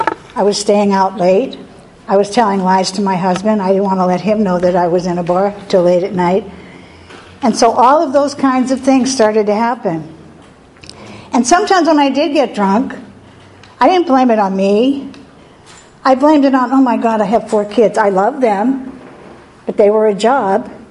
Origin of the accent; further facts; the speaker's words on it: California, United States; I'm actually from California. That's where my drinking took place.